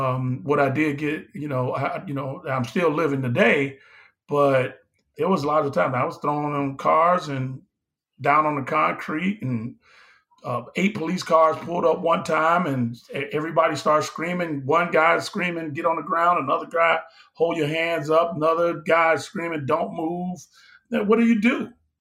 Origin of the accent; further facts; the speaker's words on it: Detroit, Michigan, United States; in my neighborhood growing up in Detroit.